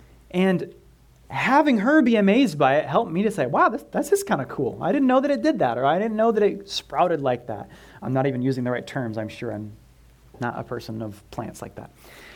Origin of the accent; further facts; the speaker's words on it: Iowa, United States; I grew up in Iowa